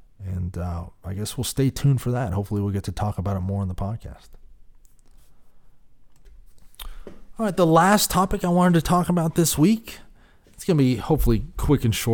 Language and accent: English; California, United States; for those of us that are from California, we've seen her for a while, and I'm from the Bay Area originally.